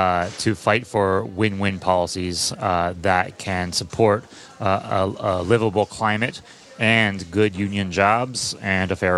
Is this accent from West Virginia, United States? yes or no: yes; West Virginia, United States; I'm from West Virginia, from center West Virginia, coal mining country.